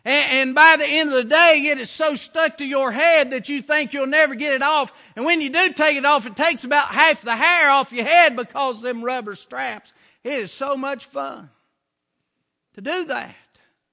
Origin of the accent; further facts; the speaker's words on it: United States; I'm a Christian. I'm an American citizen. And I'm a veteran of the military.